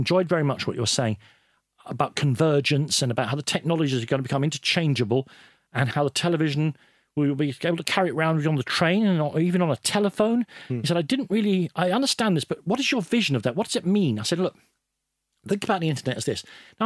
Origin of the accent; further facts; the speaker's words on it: Ireland; I'm Irish.